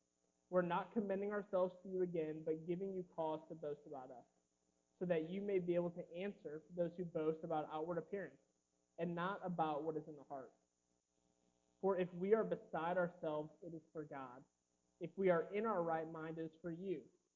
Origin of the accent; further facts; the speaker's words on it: Roselawn, Indiana, United States; And so I drive up from Evansville, Indiana, and I love being here. I grew up in Roselawn, became a Christian in college, and the rest is kind of history from there.